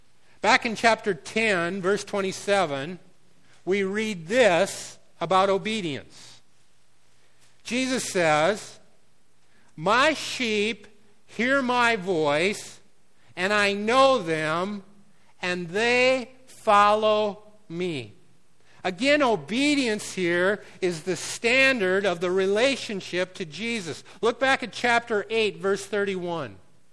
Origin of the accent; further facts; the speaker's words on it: Minnesota, United States; Well, where are you from? And we're from Minnesota, and blah, blah, blah.